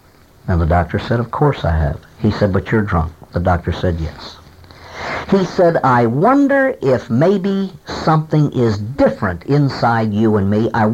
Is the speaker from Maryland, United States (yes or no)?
yes; Baltimore, Maryland, United States; I was born and raised in Baltimore, grew up there